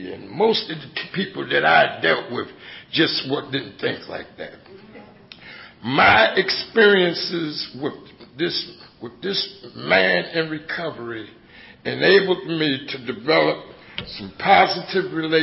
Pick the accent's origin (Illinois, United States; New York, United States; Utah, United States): New York, United States; New York City; I'm from New York City.